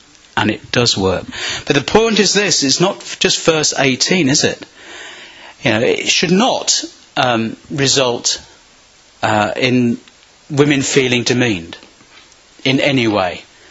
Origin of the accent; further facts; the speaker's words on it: Peterborough, East of England, United Kingdom; Yeah, the MP for Peterborough. My hometown.